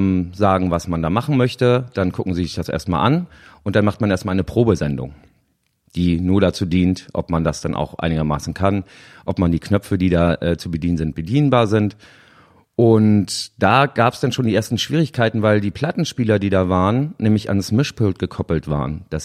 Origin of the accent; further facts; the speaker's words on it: Gehrden, Lower Saxony, Germany; also born or lived in Plön / Lübeck; now in Kiel, Germany; ich bin in einer Kleinstadt in der Nähe von Hannover geboren, in Gehrden, habe da 19 Jahre gelebt. Dann hat es mich nach Plön verschlagen zum Zivildienst. Dann habe ich mal kurz in Lübeck gewohnt, 6 Jahre. Und jetzt wohne ich seit 2000 in Kiel.